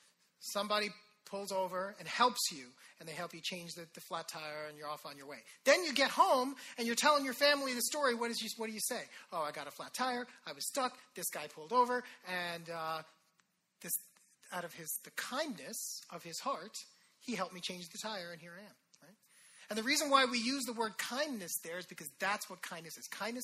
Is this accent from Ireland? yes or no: no; India; I'm Indian. I've got this huge family. Like, I've got like hundreds of cousins, I think.